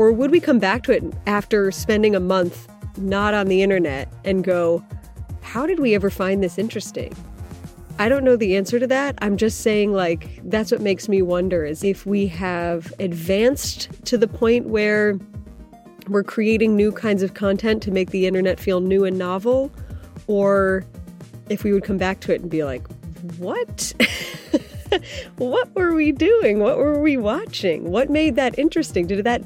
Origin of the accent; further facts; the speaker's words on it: Ohio, United States; I'm from Ohio. I grew up there. We each have some Ohio-themed merch.